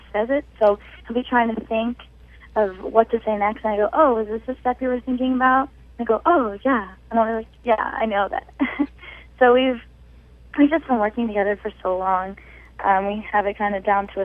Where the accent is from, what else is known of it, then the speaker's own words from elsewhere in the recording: New York, United States; Growing up in Central New York where it's cold all year round.